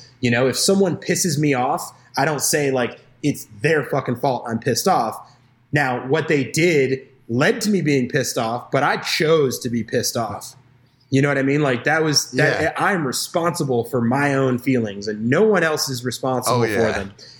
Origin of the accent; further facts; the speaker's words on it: St. Petersburg, Florida, United States; also born or lived in Memphis, Tennessee; I was born in Memphis, Tennessee, but I grew up here in St. Pete. You know, I was there till I was about 10 years old, and then I moved down to Florida, and I've been here since.